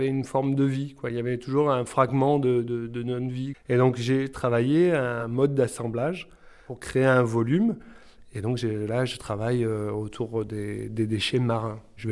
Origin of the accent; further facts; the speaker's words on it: Palavas-les-Flots, Occitanie, France; Moi, je suis de Palavas.